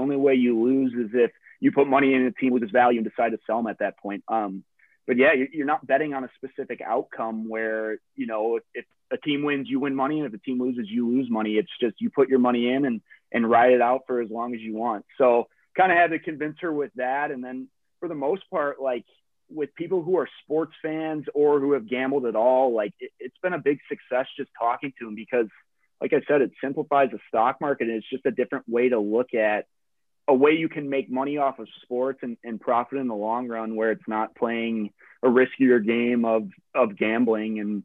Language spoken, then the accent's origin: English; Chicago, Illinois, United States; Like I'm from Chicago, I'm a Bulls fan, so the Bulls started out pretty low.